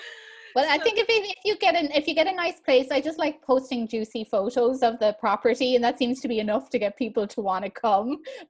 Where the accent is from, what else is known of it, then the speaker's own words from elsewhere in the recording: Ireland; accent: Irish; now in Marbella, Spain; if you can't tell from the accent already, I am Irish. I'm based in Marbella, which is in the south of Spain.